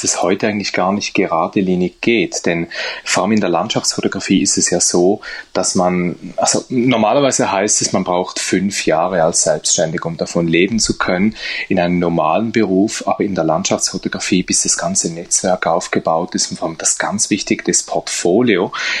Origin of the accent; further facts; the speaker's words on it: Switzerland; ich habe in einer Pizzeria bei uns in der Schweiz, im Nebenstübchen, habe ich da für ein paar Franken am Abend einen Raum gemietet